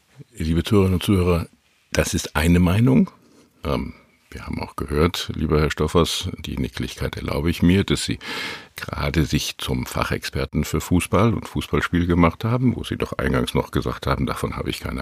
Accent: North Rhine-Westphalia, Germany; Ich bin ja aus dem Ruhrgebiet

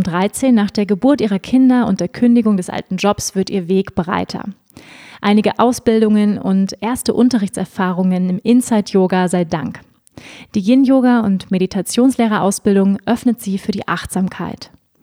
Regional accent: Schleswig-Holstein, Germany; Ich bin ja auch in Schleswig-Holstein groß geworden.

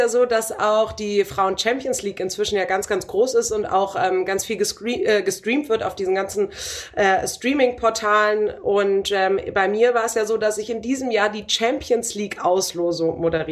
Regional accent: Bremen, Germany; Ich bin ja Bremerin.

